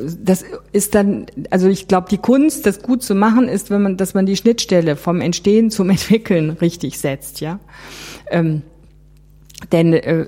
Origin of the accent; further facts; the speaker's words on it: Bonn, North Rhine-Westphalia, Germany; ich hatte in Bonn studiert, ich war aus Bonn